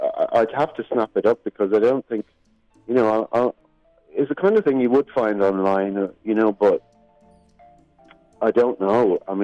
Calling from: Ireland; I'm calling from across the Atlantic.

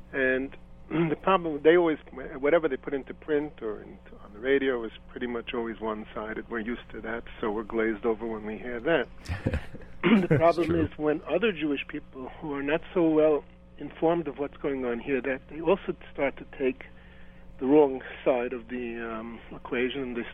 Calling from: Switzerland; Yes, hello. I'm calling from Switzerland. I've been listening for over 20 years.

